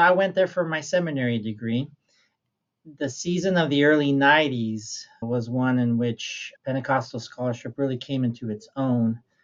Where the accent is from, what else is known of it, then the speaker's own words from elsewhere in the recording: Hermosillo, Sonora, Mexico; also born or lived in Guadalajara; I was born in Guadalajara, but I was mostly raised in Hermosillo, which is south of the Arizona border.